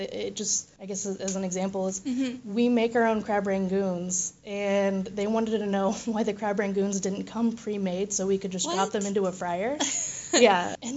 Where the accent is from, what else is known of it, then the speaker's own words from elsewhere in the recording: Missouri, United States; Yeah, I'm from Missouri, and my mom is from Thailand